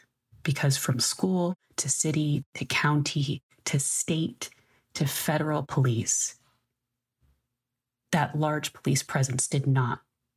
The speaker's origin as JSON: {"language": "English", "town": "Uvalde", "region": "Texas", "country": "United States", "tie": "born or raised there", "said": "And because I'm from Uvalde, I grew up hunting."}